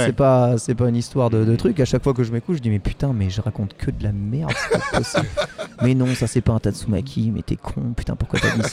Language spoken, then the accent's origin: French; Troyes, Grand Est, France; Enfin, moi, je viens de l'est de la France, l'accent.